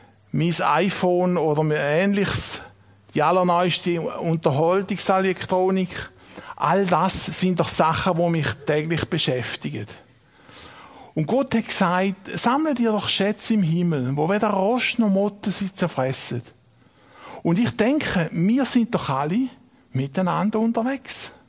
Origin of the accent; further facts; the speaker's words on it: Switzerland; ich bin Schweizer Bürger.